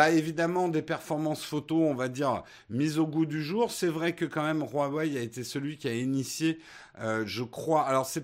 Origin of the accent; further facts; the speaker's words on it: France; Je me plains parce que je suis français.